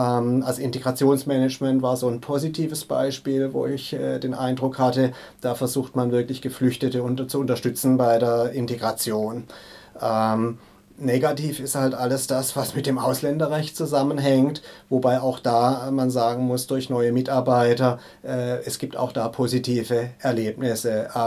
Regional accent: Bavaria, Germany; born there; Deshalb bin ich als Engländer in Bayern geboren, habe später in Konstanz 10 Jahre die Menschenrechtsorganisation Hand in Hand International e.V. aufgebaut

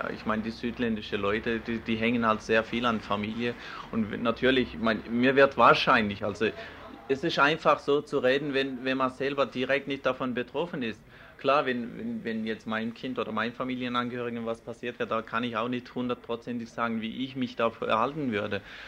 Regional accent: Turkey; ich sehe das nicht so, dass es jetzt uns Türken allein betrifft

